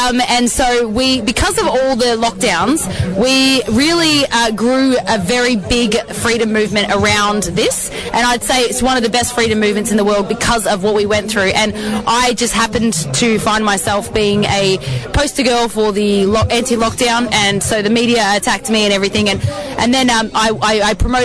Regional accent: Australia; I'm from Australia.

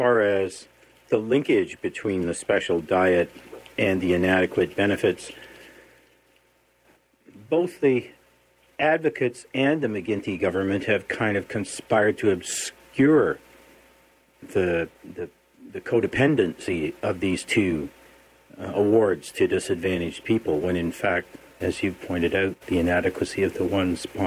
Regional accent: Burlington, Ontario, Canada; now in Hamilton, Canada; And I live in Hamilton. I go into Burlington from time to time. And I grew up in Burlington when it was a farming town and a farming supply town and then a bunch of subdivisions built on agricultural land.

